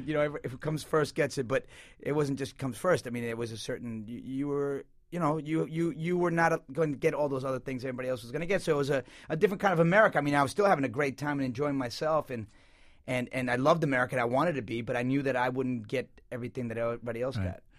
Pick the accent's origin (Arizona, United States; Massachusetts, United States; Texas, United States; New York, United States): New York, United States; New York City; I grew up in New York City, Jackson Heights. It was, at the time, the most densely ethnically varied neighborhood in the world.